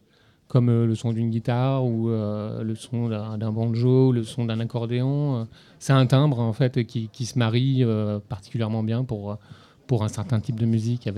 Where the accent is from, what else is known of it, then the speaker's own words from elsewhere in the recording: Lyon, Auvergne-Rhône-Alpes, France; Ah oui, mais non, mais on est lyonnais